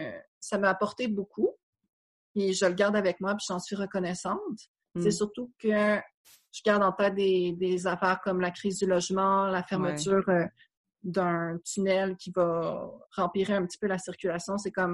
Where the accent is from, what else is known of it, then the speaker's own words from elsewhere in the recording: Rimouski, Quebec, Canada; moved away as an adult; now in Montreal, Canada; Je suis née à Rimouski. J'ai vécu là environ 18 ans avant de déménager à Montréal pour étudier en littérature.